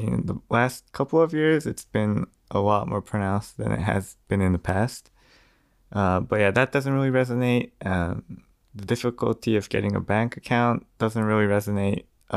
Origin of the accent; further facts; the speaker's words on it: Nara, Japan; moved away as an adult; I grew up here in Japan, in Nara, which is out in the countryside, and I went to college in the US